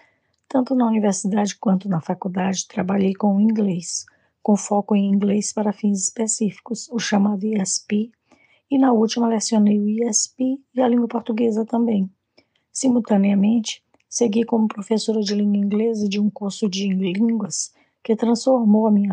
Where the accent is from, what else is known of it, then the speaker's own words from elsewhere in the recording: São Luís, Maranhão, Brazil; born there; eu nasci em São Luís do Maranhão, no Brasil